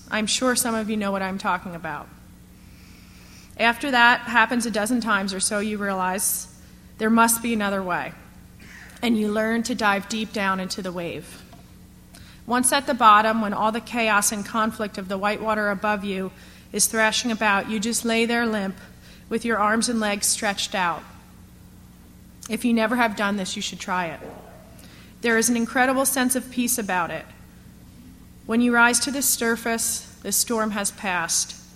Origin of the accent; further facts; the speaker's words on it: New York, United States; I grew up in New York on the beach in the summers.